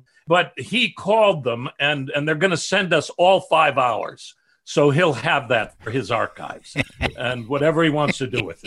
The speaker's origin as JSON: {"language": "English", "town": "Chicago", "region": "Illinois", "country": "United States", "tie": "born or raised there", "said": "I immediately thought of my family, South Side of Chicago, and no artistic nature there."}